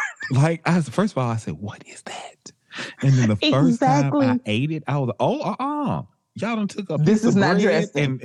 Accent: Memphis, Tennessee, United States; Do you cook? Yes, I'm from Memphis.

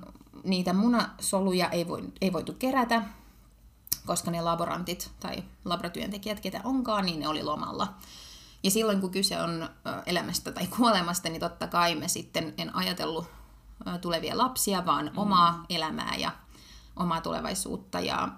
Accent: Ukraine; kun mä oon Ukrainasta kotoisin, niin siellä on tapana tehdä aika nopeasti lapsia

